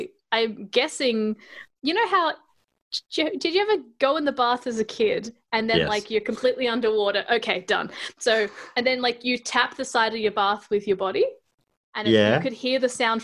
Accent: Adelaide, South Australia, Australia; born there; But I was born in Adelaide, and my parents speak with Adelaide accents.

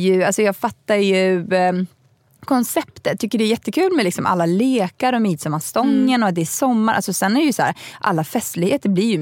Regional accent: Stockholm County, Sweden; Brukade åka ut till Hågelbyparken, som är i närheten av där jag växte upp faktiskt

